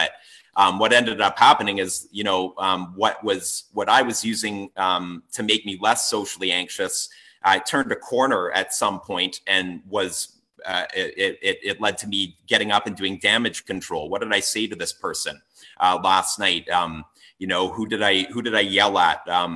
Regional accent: Comox Valley, British Columbia, Canada; now in Nanaimo, Canada; I'm from the Comox Valley originally, okay. Just over here on Vancouver Island, but currently I'm actually living in Nanaimo in a recovery house.

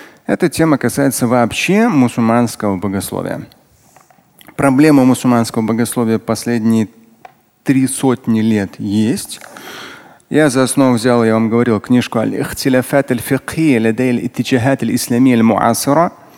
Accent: Russia; То есть я вот как россиянин думаю, елки-палки

